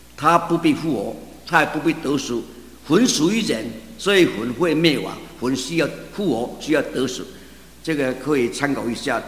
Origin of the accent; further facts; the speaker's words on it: China; 我们中国人灵跟魂呐、啊、分不清楚